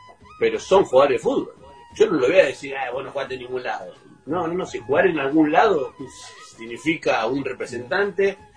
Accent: Reconquista, Santa Fe, Argentina; also born or lived in Córdoba; Nací en Córdoba, pero nos criamos en Reconquista.

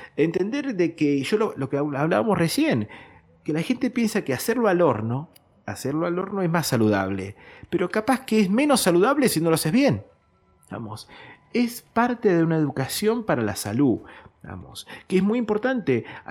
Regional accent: Argentina; Y nosotros todavía lo seguimos esperando, como argentino.

